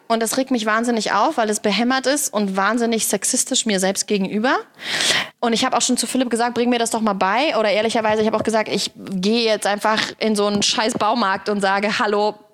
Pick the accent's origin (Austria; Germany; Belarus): Belarus; Ich komme ja aus Weißrussland.